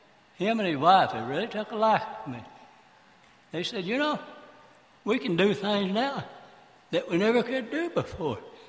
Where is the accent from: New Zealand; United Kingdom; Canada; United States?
United States; Jonesboro, Arkansas; now in Grove, United States; Well, I'm from Jonesboro, Arkansas. I moved to Grove, Oklahoma. I quit farming, rice farming, and wanted to be in real estate.